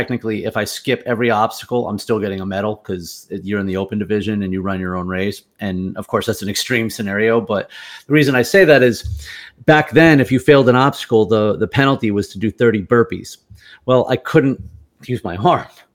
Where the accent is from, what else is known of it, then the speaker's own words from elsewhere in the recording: Massachusetts, United States; my wife and I did a race at Fenway Park, which I'm from Massachusetts.